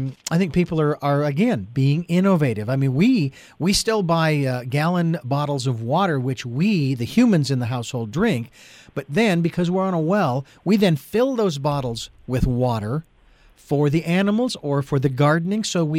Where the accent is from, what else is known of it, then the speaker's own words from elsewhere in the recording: Phoenix, Arizona, United States; moved away as an adult; However, I cannot say the same thing about my hometown of Phoenix, Arizona. It isn't even close.